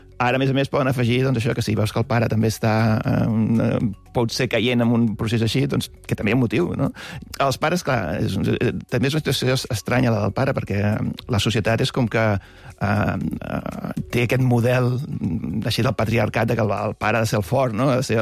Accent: Blanes, Catalonia, Spain; now in United Kingdom; Ahir fèiem la processó al meu poble, Blanes

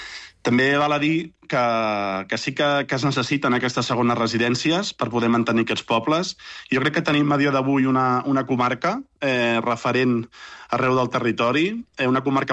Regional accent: Catalonia, Spain; moltes persones d'aquí, que som d'aquí, jo soc nascut aquí a la Cerdanya

